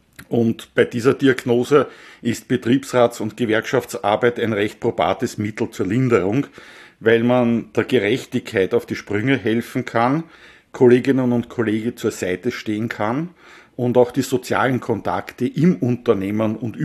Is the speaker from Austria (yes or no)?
yes; Vienna, Austria; Als Wiener ist man Vienna-Anhänger und weder Austria noch Rapid